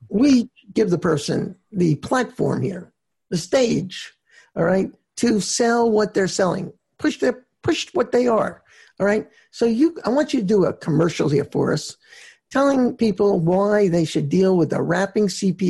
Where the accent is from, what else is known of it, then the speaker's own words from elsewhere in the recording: New York, United States; And I grew up in Long Island, and a lot of the people there, you know, they were either accountants, attorneys, and doctors.